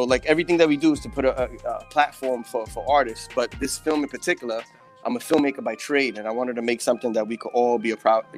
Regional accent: Bronx, New York, United States; So growing up, you know, I'm Puerto Rican, I'm from the Bronx.

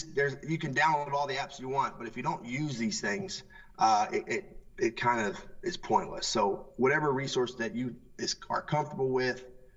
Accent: Falmouth, United States; I grew up in Falmouth. This is my hometown.

